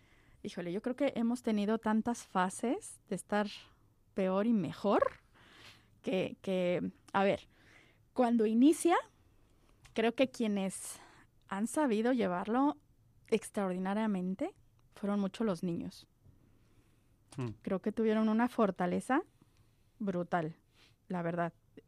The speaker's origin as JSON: {"language": "Spanish", "region": "Mexico City", "country": "Mexico", "tie": "born there", "said": "Yo nací en México, en la ciudad de México. Sí, así es, en la Ciudad de México, así es."}